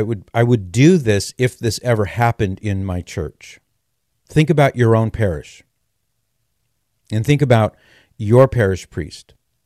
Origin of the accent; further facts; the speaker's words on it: California, United States; now in Ohio, United States; It's certainly true in California, my home state. I don't live in California anymore. I live in Ohio, but that's my home state.